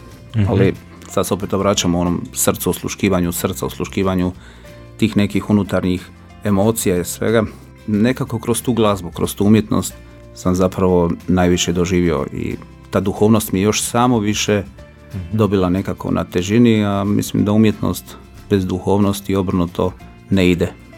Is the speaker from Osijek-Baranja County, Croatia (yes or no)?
no; Jelsa, Split-Dalmatia County, Croatia; moved away as an adult; now in Zagreb, Croatia; Ja sam inače iz Jelse, sa otoka Hvara, gdje sam odgojen u jednoj velikoj familiji koja zapravo je vjernička.